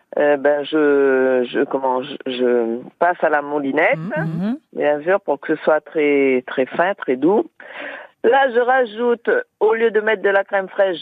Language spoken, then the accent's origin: French; New Caledonia; Ben de Nouvelle-Calédonie.